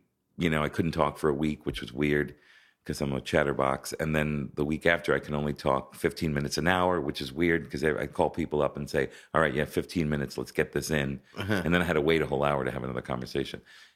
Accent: Florida, United States; also born or lived in Brooklyn, New York; I remember I moved to Florida when I was a little kid. I was born in Brooklyn.

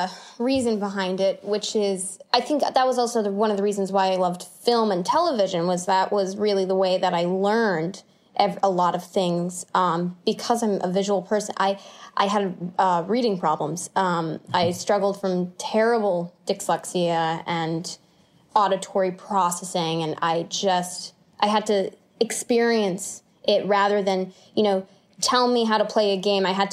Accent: New York, United States; the fact that I grew up in New York, it's like, of course, like, what else was I gonna do?

